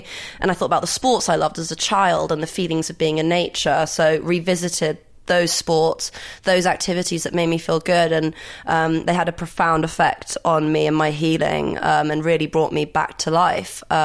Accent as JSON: {"language": "English", "country": "Greece", "tie": "born or raised there", "said": "And I grew up in Greece"}